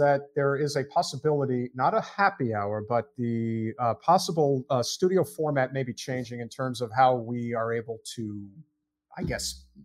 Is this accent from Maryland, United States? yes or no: no; Brooklyn, New York, United States; I can't talk. I'm from Brooklyn.